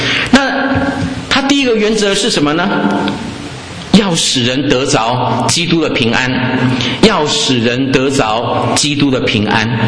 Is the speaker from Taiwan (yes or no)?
yes; Taiwan; 在台湾我们说枪是军人的第二